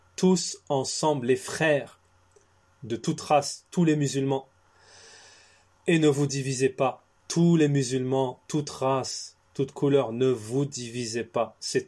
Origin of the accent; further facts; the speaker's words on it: Algeria; Ça fait 50 millions chez nous en Algérie.